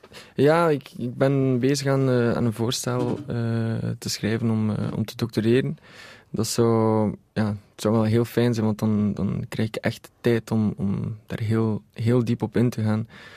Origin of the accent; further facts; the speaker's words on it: Ghent, East Flanders, Belgium; Maar ik ben ook van Gent